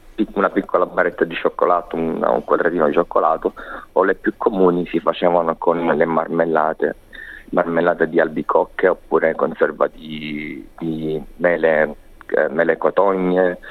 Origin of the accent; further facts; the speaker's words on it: Sicily, Italy; born there; Essendo siciliano, nato alle pendici dell'Etna